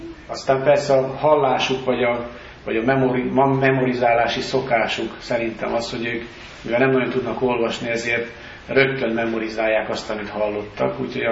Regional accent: Nyírtelek, Szabolcs-Szatmár-Bereg, Hungary; mondtam, hogy Nyíregyházáról egy része, mi pedig nyírtelkiek vagyunk

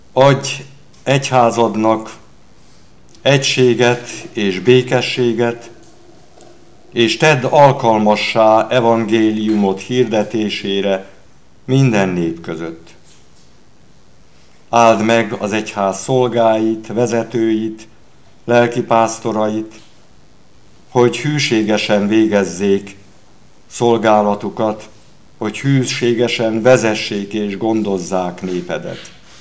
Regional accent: Săcele, Brașov County, Romania; also born or lived in Cluj-Napoca; az egyik faluban, Hosszúfalu fűrészmezőn születtem, édesapám ott volt lelkész, édesanyám ott volt kántor, úgyhogy én ott nőttem fel, később a kolozsvári teológián végeztem, majd 2 évig voltam Aradon segédlelkész, utána pedig Kolozsvárra visszakerültem

